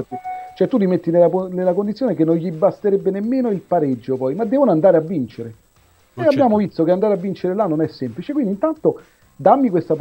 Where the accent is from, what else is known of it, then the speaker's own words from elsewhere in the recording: Rome, Lazio, Italy; noi che siamo juventini cresciuti a Roma